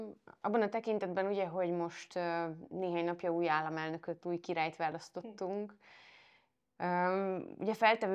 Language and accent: Hungarian; Transylvania, Romania; mi mégis mit akarunk itt Erdélyben, erdélyi magyarként, kisebbségi magyarként